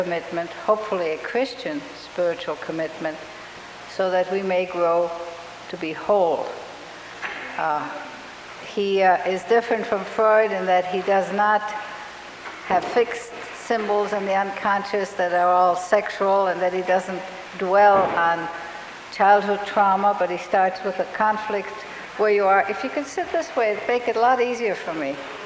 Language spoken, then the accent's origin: English; Minneapolis, Minnesota, United States; As you heard yesterday, I'm from Minneapolis and I am a retired therapist.